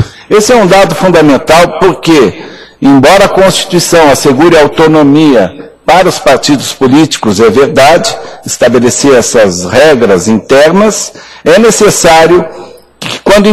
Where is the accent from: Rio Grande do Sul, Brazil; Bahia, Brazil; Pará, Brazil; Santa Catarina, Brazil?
Rio Grande do Sul, Brazil; saúdo em especial os do Rio Grande do Sul, da minha terra, ou da nossa terra, né?